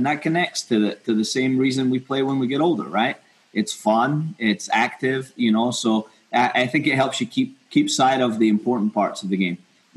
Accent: Scotland, United Kingdom; now in United States; growing up in Scotland and coached a little bit when I was younger over there. And then coming over here, I sampled all of American soccer.

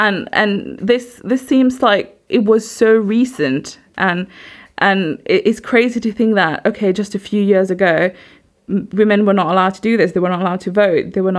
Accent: Mauritius; moved away as an adult; also born or lived in Oxford, United Kingdom; Back in 1992, I was born in Mauritius, brought up there. I left when I was 18. I came to Oxford to do material science for 4 years.

